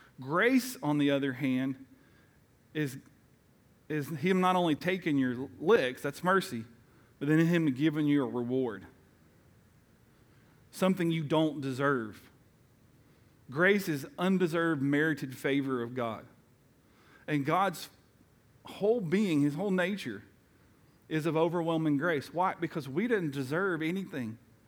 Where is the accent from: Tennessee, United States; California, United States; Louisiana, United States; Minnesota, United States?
Tennessee, United States; Even I grew up in East Tennessee, and they called it the same thing there.